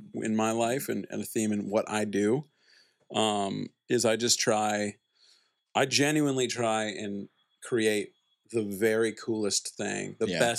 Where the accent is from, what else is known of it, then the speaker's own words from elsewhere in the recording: Midwest, United States; I mean, first of all, I was raised in the Midwest, and people in the Midwest work really hard.